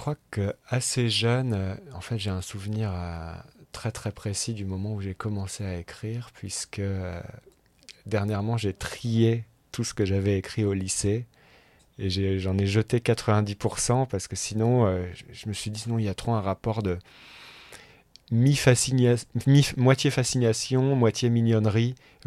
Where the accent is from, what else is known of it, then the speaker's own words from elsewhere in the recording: Normandy, France; moved away as an adult; je viens de Haute-Normandie et j'ai vécu à une trentaine de kilomètres de Rouen jusqu'à 18 ans.